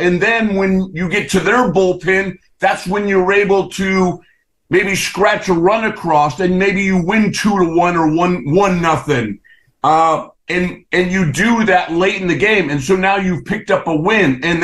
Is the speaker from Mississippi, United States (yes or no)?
no; California, United States; I grew up outside of the Bay Area